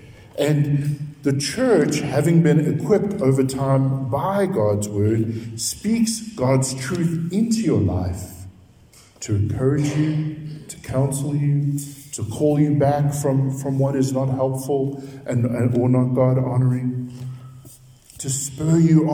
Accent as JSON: {"language": "English", "town": "Durban", "region": "KwaZulu-Natal", "country": "South Africa", "tie": "born or raised there", "lives_now": "Pretoria, South Africa", "said": "As a young man growing up in Durban, never crossed my mind that I might be living in Pretoria West."}